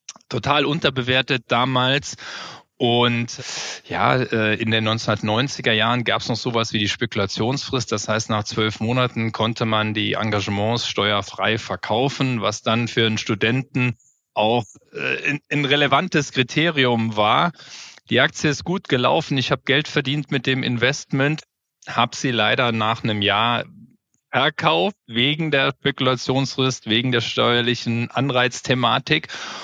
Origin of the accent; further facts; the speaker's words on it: Saarland, Germany; moved away as an adult; Ich bin da aufgewachsen, habe da meine Wurzeln zur Schule gegangen.